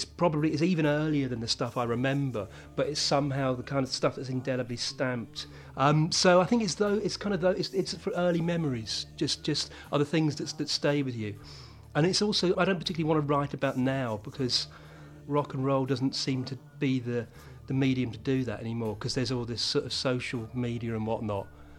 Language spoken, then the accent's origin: English; England, United Kingdom; I'm an Englishman